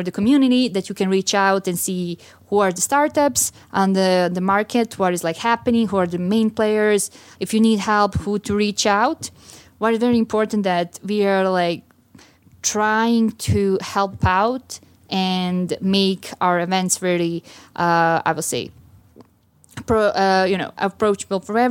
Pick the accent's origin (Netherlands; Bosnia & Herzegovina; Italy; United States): Bosnia & Herzegovina; Sarajevo, Federation of Bosnia and Herzegovina; born and raised in Sarajevo, Bosnia.